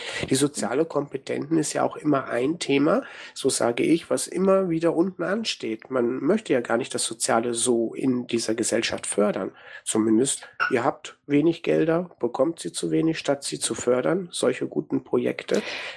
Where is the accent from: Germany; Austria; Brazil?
Germany; weil ich bin ja ein Deutscher und habe auch Deutsch lernen müssen